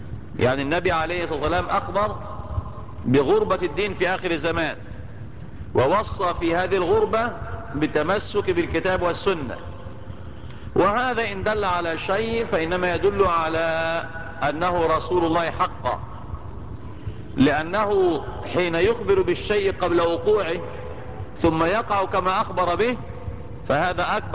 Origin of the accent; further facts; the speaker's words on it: Tanta, Gharbia, Egypt; من بلدتنا، أعني بلدتنا طنطا وليست الشين